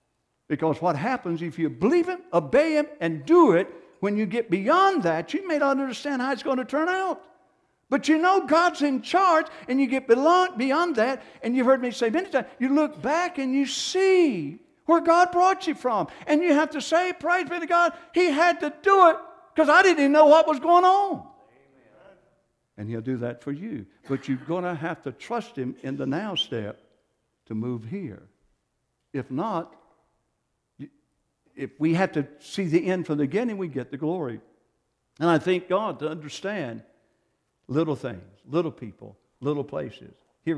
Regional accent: the South, United States; I know I'm from the South, and wherever I go, they know I'm from the South, but I'm proud of it, amen?

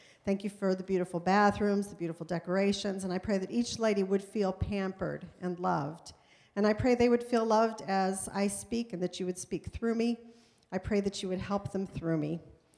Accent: Hammond, Indiana, United States; born there; When I was born in Hammond, Indiana, I was the first of all of my relatives that were born in the North.

